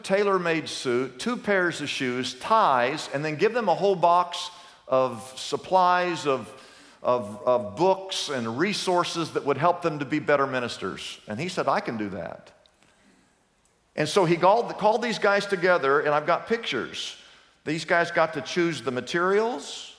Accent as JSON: {"language": "English", "region": "Kansas", "country": "United States", "tie": "born or raised there", "said": "I was raised in Kansas. That's where I grew up, me and Toto."}